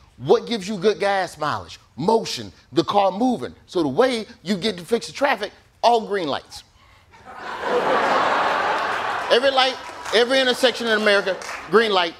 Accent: Alabama, United States; I'm from Alabama, man. I'm from Alabama.

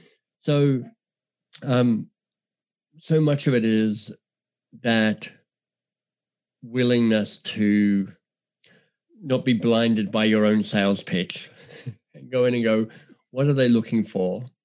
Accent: Australia; accent: Australian; now in Canada; You know, my Australian accent in Canada gets, or my Australian sense of humor gets confusing for people.

